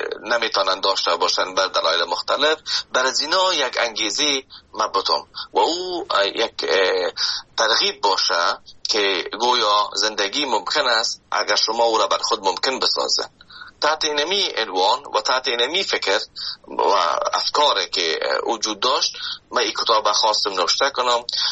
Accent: Afghanistan; now in Canada; من از افغانستان به کانادا آمدم

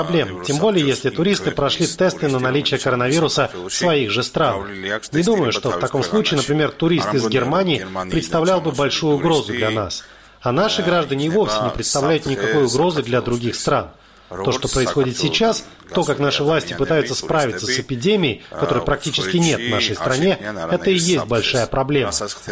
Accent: Georgia; Мы, грузины, никогда не будем до конца следовать правилам.

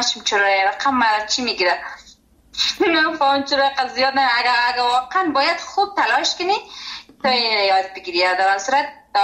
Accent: Afghanistan; now in Germany; ایش بین سوائن سوانسیش یا غالت، ایش کمی از افغانستان.

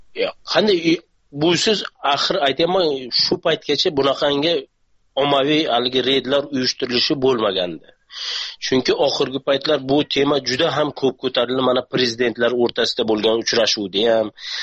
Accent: Samarkand, Samarqand Region, Uzbekistan; now in Moscow, Russia; Men o'zim Samarqandlikman.

